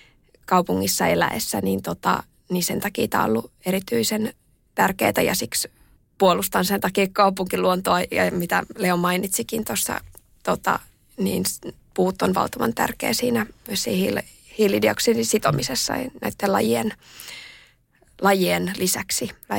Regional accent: Espoo, Uusimaa, Finland; also born or lived in Vantaa; Mä oon kasvanut Vantaalla ja Espoossa mun lapsuuden ja nuoruuden Espoossa aika pienessä kylässä, jossa mentiin metsän poikki kouluun ja meidän tien päässä oli metsä ja puro

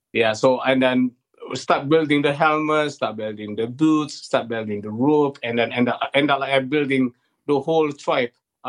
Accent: Malaysia; English is a second language; I'm from Malaysia, in Southeast Asia. And I grow up in a poor family.

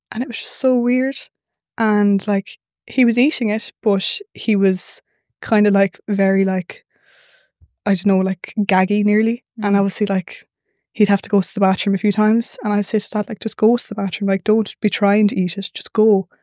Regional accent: Leinster, Ireland; so I grew up in Meath in a little village in the sticks in the middle of nowhere. And we grew up on a farm

